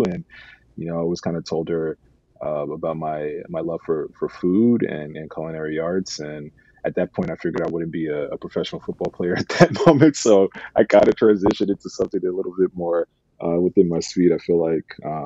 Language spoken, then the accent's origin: English; New York City, New York, United States; Yeah, I grew up in New York City.